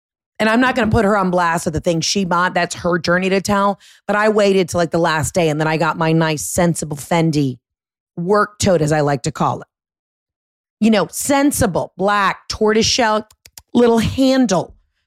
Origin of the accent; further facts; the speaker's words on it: Atlanta, Georgia, United States; I'm a Gentile from the Atlanta suburbs.